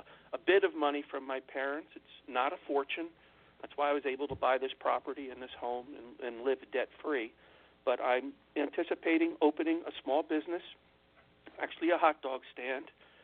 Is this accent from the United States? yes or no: yes; New Jersey, United States; now in Southwest Missouri, United States; I was raised in New Jersey, and I currently live in Southwest Missouri on 20 rural acres that I own.